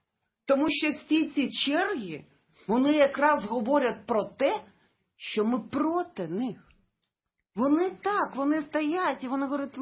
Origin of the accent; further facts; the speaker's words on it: Crimea, Ukraine; Ну, я з Криму, я теж ВПО.